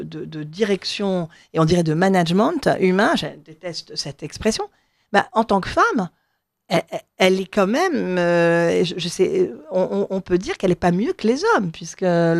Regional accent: Provence-Alpes-Côte d'Azur, France; parce que moi je suis provençale

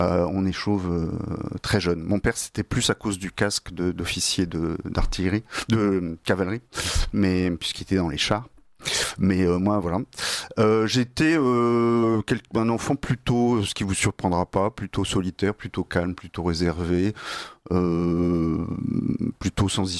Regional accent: Normandy, France; elle vient du fait que je suis normand

